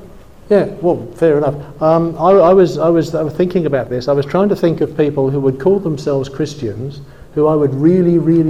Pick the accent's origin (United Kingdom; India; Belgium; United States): United Kingdom; England; I'm English, you're Dutch, I mean.